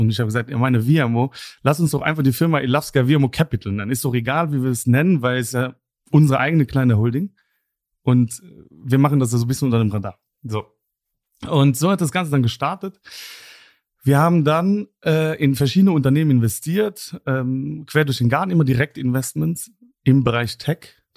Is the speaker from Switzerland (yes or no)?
no; Luxembourg; also ich bin selber Luxemburger